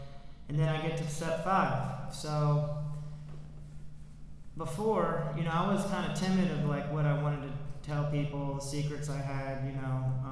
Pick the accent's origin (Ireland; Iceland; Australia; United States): United States; Williamsburg; I grew up in Williamsburg, started drinking when I was 15.